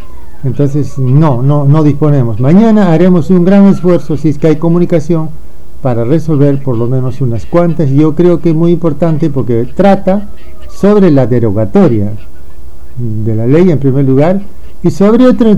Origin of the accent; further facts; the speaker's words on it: Peru; ¿qué somos los peruanos para los funcionarios que están allí